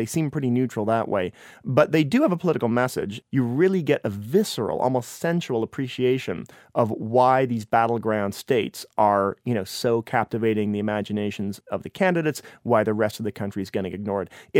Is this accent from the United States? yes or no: no; Canada; I'm a Canadian.